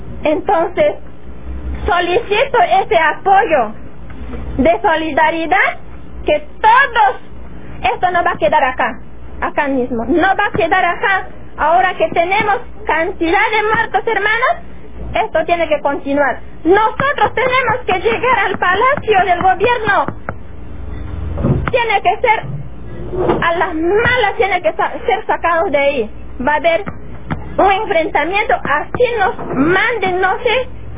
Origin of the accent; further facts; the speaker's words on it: Amazonía, Peru; Somos personas. Somos peruanas. ¿Qué somos? ¿Cómo qué nos identifican a nosotros que vivimos en la Amazonía peruana?